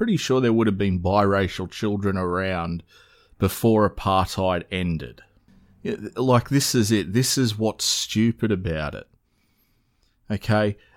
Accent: Australia; just as an Australian who was a young, I think I was 12 when the Port Arthur massacre came along

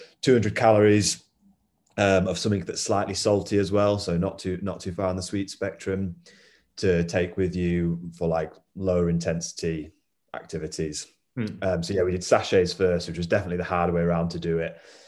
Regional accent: North West England, United Kingdom; now in Manchester, United Kingdom; I'm from Cumbria originally.

